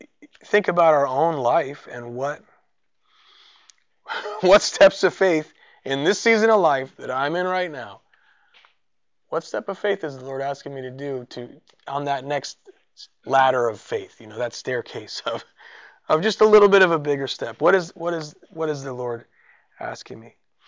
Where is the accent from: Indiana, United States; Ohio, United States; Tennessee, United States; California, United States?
California, United States; San Diego; born there; also born or lived in Rhode Island; And we were from California. I was born in San Diego.